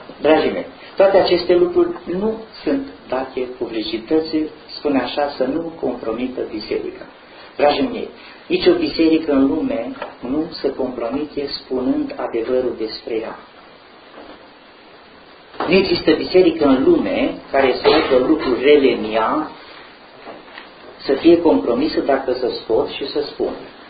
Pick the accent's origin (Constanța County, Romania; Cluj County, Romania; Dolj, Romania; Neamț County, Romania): Cluj County, Romania; Eu am fost crescut de un preot greco-catolic. Toată zona Văii Someșului, pe unde am crescut eu, de la Dej în jos, câteva comune numai au fost ortodoxe, restul toate au fost greco-catolice.